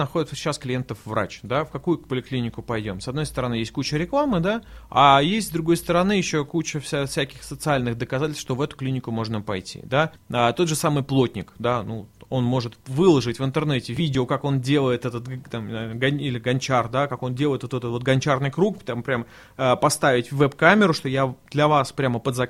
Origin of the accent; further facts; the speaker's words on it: Tomsk, Tomsk Oblast, Russia; now in Moscow, Russia; Все, естественно, я вот из Томска, да. Когда я в Томске жил, мы все смотрели, а как в Москве?